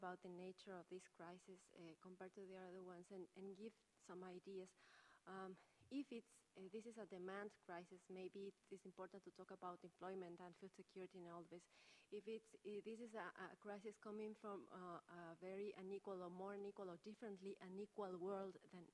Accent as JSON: {"language": "English", "country": "Ecuador", "said": "from Ecuador."}